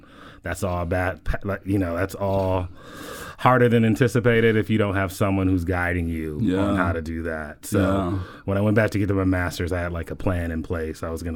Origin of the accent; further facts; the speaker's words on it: Lansing, Michigan, United States; my family's from Detroit, Michigan. I was raised in Lansing, Michigan.